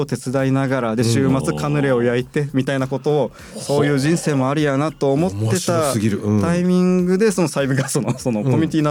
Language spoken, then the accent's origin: Japanese; Fukuoka, Japan; also born or lived in Tokyo; 看護師やってて地元福岡で働いたり、あと最後の方は東京で訪問看護の仕事をしたりしてて、で、その時にコロナがやってきて、で、あこれはちょっとここで暮らしてはいけないなと思って福岡に戻ってきたっていう感じです。